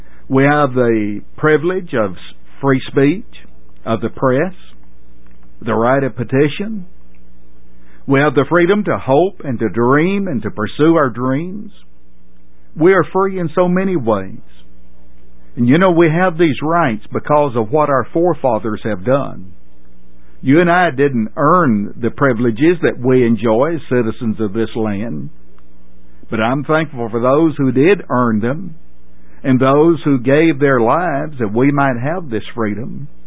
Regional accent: United States; Maybe what we ought to be saying is that I'm grateful that I'm American rather than proud to be American.

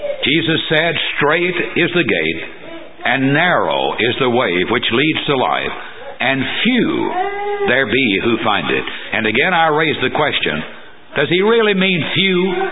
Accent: Portland, Tennessee, United States; When I was a child growing up in Sumner County, the little town of Portland

